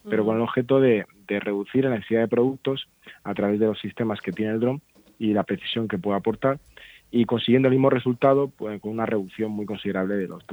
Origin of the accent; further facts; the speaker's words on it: Cartagena, Region of Murcia, Spain; Sí, yo soy de Cartagena